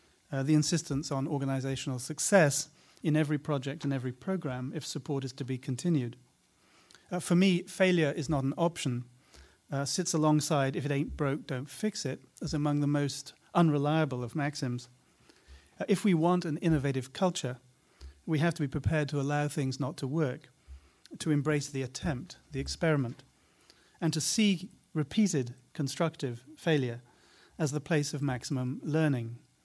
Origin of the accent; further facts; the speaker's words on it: United Kingdom; I try really hard not to quote my countrymen too much, especially large cigar-smoking ones.